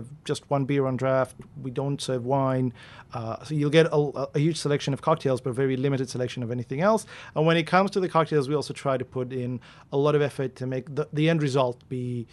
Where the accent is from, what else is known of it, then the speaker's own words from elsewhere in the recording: Tel Aviv, Tel Aviv District, Israel; I'm from Tel Aviv.